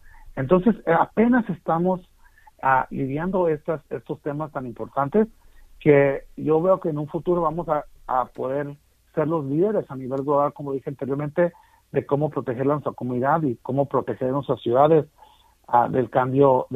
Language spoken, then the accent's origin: Spanish; Los Angeles, California, United States; nosotros de que nos criamos en Los Ángeles, que desde niños nos enseñaron a ahorrar agua y ahorrar la energía